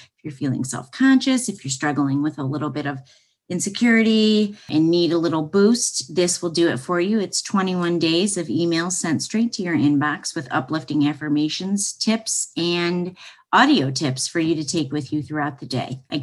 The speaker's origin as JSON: {"language": "English", "region": "Midwest", "country": "United States", "said": "I'm from the Midwest. I say pop. I understand it's soda around the rest of the country."}